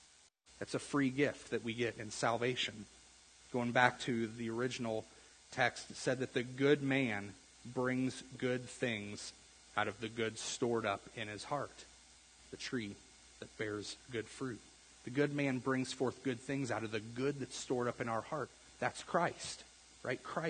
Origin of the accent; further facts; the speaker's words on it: St. Elmo, United States; I don't know anybody like this because I grew up in St. Elmo.